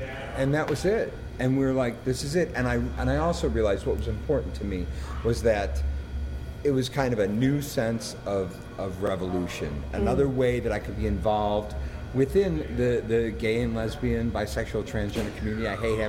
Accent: Chicago, Illinois, United States; I was raised in Chicago.

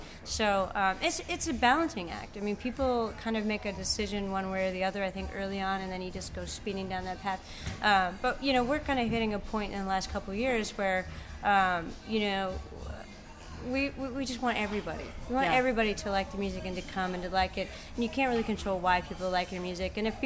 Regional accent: Cincinnati, Ohio, United States; I'm from Cincinnati, Ohio.

